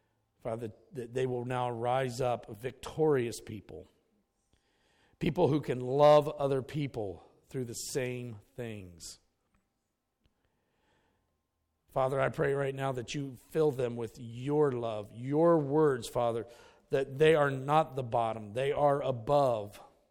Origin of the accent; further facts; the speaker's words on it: Pennsylvania, United States; well, I'm from Pennsylvania.